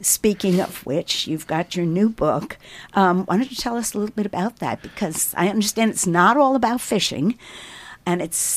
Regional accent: East Coast, United States; Because I'm from the East Coast, too.

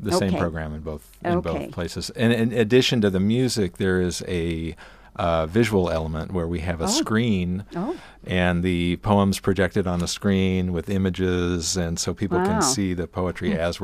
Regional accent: Portland, United States; now in Colorado, United States; We are originally from Portland, but we've been living in Colorado for the last 14 years.

